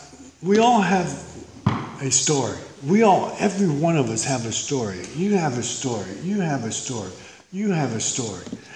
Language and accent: English; Santa Barbara, California, United States; I was born and raised in Santa Barbara.